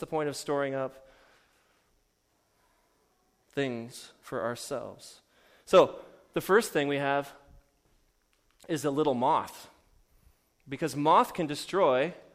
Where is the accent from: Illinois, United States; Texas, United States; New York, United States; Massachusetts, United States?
Illinois, United States; I grew up in Illinois, and I thought, oh, I got to have them.